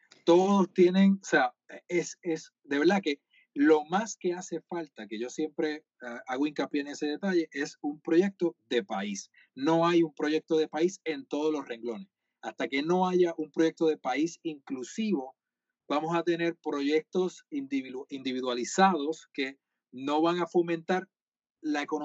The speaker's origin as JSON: {"language": "Spanish", "town": "Cabo Rojo", "country": "Puerto Rico", "said": "Mis papás viven en Cabo Rojo todavía, en Joyuda. Así, mi abuela está viva, mi tío es de Combate, o sea, ese es mi pueblo."}